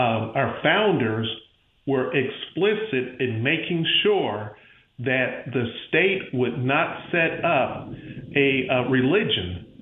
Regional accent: Pensacola, Florida, United States; I'm from the Florida Panhandle, the Pensacola area.

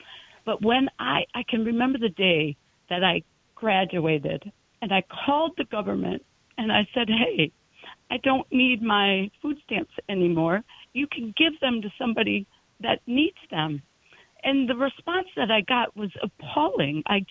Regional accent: Wisconsin, United States; And then I grew up in Wisconsin, and there is not a systemic racism problem, but a systemic problem depending on government.

